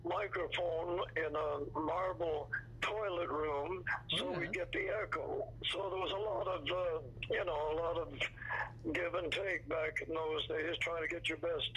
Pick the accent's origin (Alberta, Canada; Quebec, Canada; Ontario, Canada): Quebec, Canada; Montreal; born there; I was born in Montreal. I have wonderful memories of Quebec.